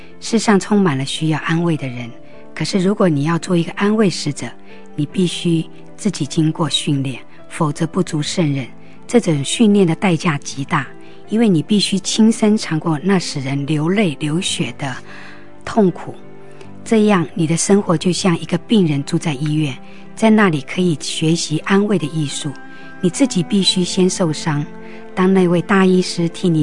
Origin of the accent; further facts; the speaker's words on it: China; 我们中国人是读孔孟思想的